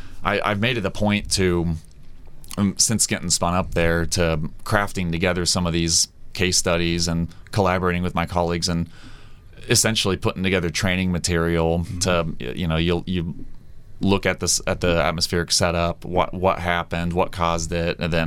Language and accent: English; Kansas City, Missouri, United States; I grew up around it in Kansas City, Missouri. Not quite in the Bullseye Tornado Alley, but certainly get our severe weather there.